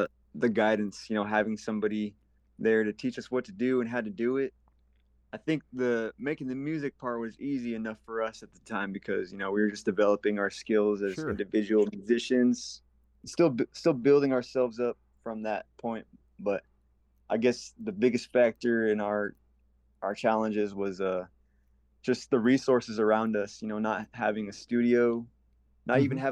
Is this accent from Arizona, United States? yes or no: yes; Arizona, United States; I come from the Gila River Indian community in Arizona.